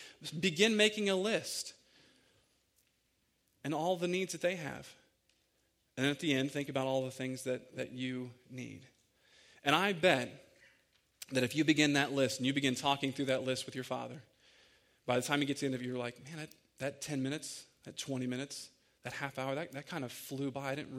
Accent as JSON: {"language": "English", "town": "Croton", "region": "Ohio", "country": "United States", "tie": "born or raised there", "said": "And I'm from the area of Licking County. I grew up in Croton. There's dirt paths everywhere."}